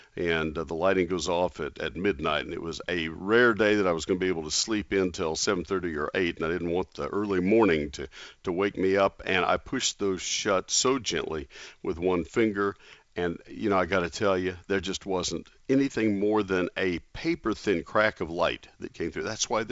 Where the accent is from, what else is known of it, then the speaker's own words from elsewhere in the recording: College Station, Texas, United States; now in Dallas–Fort Worth, United States; I grew up in College Station, and it was around.